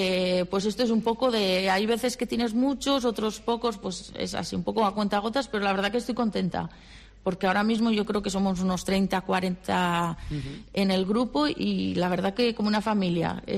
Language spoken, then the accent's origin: Spanish; Líbano, Tolima, Colombia; me he formado y he vuelto a Líbano. Claro, o sea, fíjate. Me he quedado aquí.